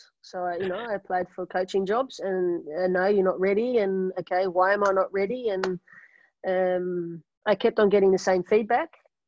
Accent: Australia; moved away as an adult; now in Netherlands; So when I came to Holland, I started coaching in as an Australian athlete.

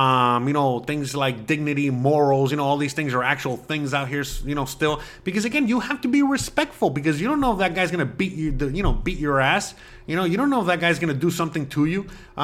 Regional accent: United States; now in Mexico; the main reason I moved to Mexico and the main reason I stay in Mexico is because of the freedom. I'm American, you know, I love, you know, freedom.

